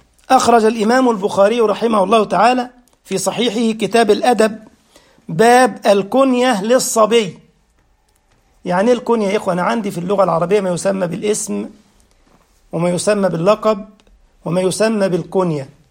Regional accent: Egypt; زي ما كان يقولوا برضو كده عندنا في مصر

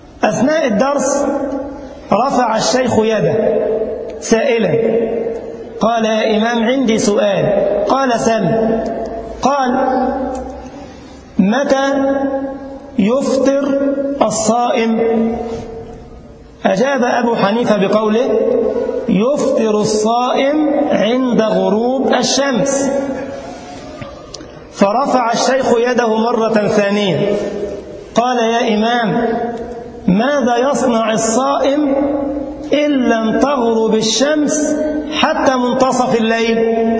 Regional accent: Egypt; وأذكر يوما في بلدنا مصر، وكنت في طريقي في شهر الصيام لأداء محاضرة

